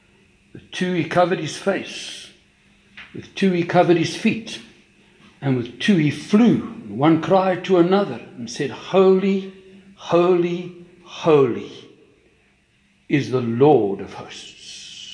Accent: South Africa; You know, I come from South Africa, and a lot of our ministry there was across the borders into Mozambique.

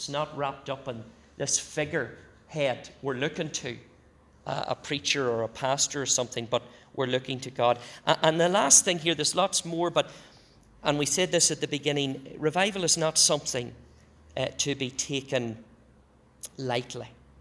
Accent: Northern Ireland, United Kingdom; when I grew up in Northern Ireland

